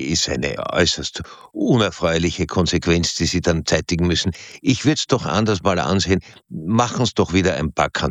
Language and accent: German; Austria; es ist ja lustig, dass ich als Österreicher dann zur Schweiz sage, in einer größeren Einheit